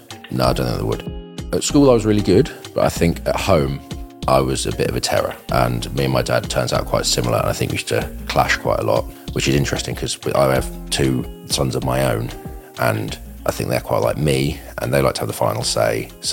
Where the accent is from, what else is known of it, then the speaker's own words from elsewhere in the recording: Leicester, East Midlands, United Kingdom; even though I'm not from London, I'm from Leicester.